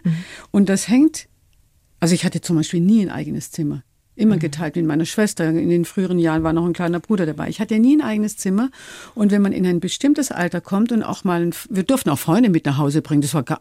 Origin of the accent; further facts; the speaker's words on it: Baden-Württemberg, Germany; Ich komme aus dem Schwarzwald